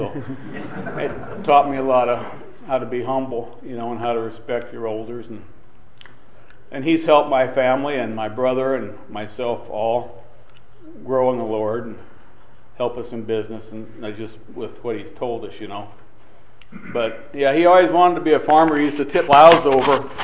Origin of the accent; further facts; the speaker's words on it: Mead, Nebraska, United States; I grew up around Mead. Didn't hang around Ashland because they were pretty rowdy, I guess.